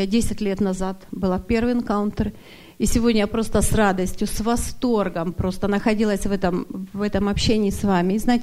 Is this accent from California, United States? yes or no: yes; Sacramento, California, United States; я из Сакраменто.